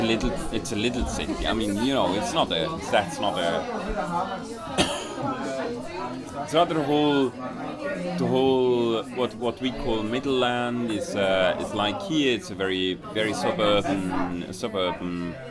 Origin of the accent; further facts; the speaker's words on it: St. Gallen, Switzerland; English is a second language; also born or lived in Bern; And with 12 we moved to St. Gallen. So I had my childhood in Bern and my youth in St. Gallen.